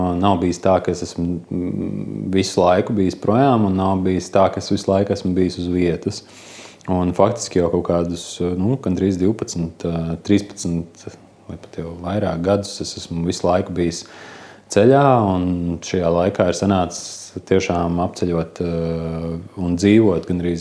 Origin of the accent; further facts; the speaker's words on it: Saldus, Saldus Municipality, Latvia; esmu pats no Saldus. Saldu, nu jā, vēl joprojām ir lielākā daļa manas dzīves pavadīt